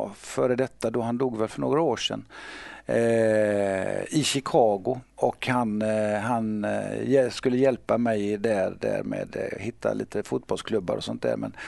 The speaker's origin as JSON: {"language": "Swedish", "town": "Gothenburg", "region": "Västra Götaland County", "country": "Sweden", "tie": "born or raised there", "said": "I Backa, ja. På Hisingen."}